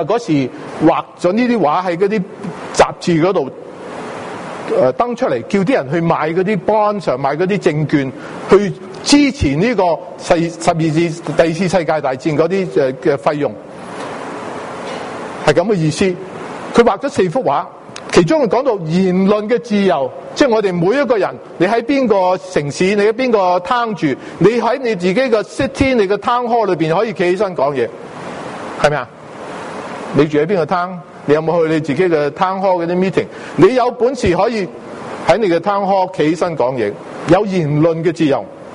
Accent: United States; 这幅图片可以即表明到我们美国人是一种几咁富裕嘅国家

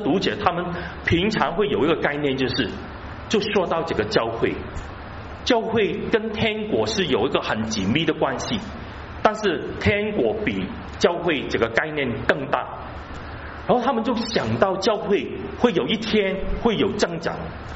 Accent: Hong Kong; 然后就只把它改成香港。我就发现我没有国家，我没有国家，我不属于中国，也不属于英国

